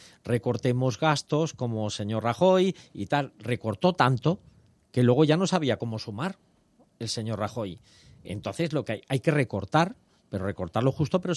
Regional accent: Castilla-La Mancha, Spain; soy manchego, entonces soy muy cabezón a la hora de pelear y luchar las cosas.

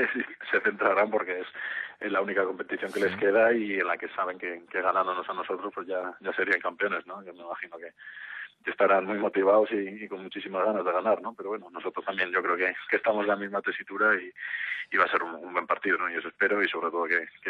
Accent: Irún, Basque Country, Spain; yo soy de Irún

